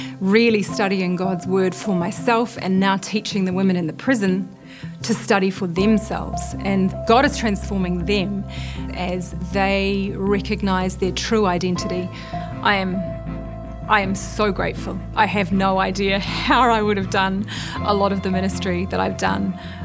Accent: New Zealand; moved away as an adult; now in Cambodia; I'm from New Zealand, and I currently live and have lived for 7 years in Cambodia.

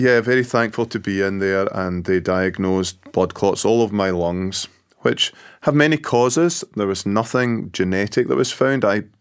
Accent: Scotland, United Kingdom; now in Grand Rapids, United States; no, originally from Scotland.

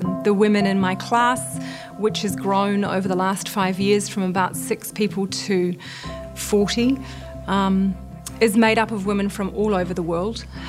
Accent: New Zealand; now in Cambodia; I'm from New Zealand, and I currently live and have lived for 7 years in Cambodia.

